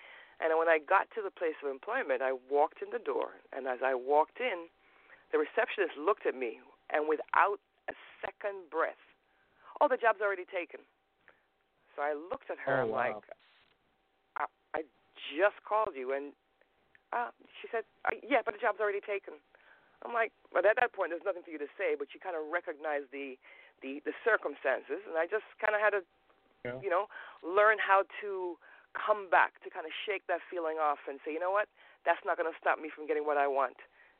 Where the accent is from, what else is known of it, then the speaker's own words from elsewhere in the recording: Birmingham, West Midlands, United Kingdom; born there; So I'm the last of three children born in England. And after a number of years, my parents got homesick and decided to return to Jamaica. And I spent my high school years in Jamaica